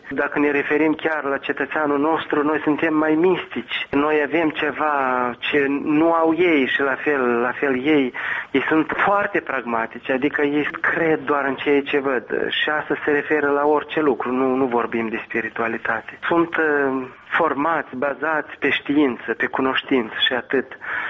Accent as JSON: {"language": "Romanian", "country": "Moldova", "said": "pentru că sunt moldovean"}